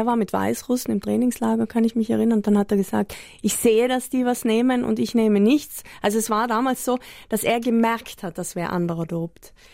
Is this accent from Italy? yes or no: yes; Trentino-Alto Adige, Italy; da können wir als Südtiroler ein Wort mitreden